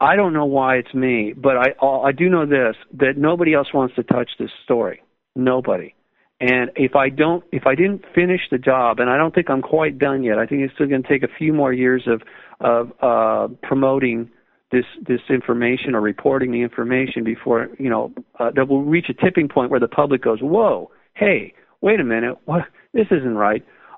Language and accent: English; Malibu, California, United States; and because I grew up in Malibu.